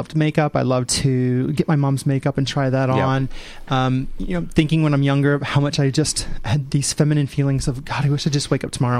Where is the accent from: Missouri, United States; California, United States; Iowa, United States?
Missouri, United States; St. Louis; So growing up in the Midwest in St. Louis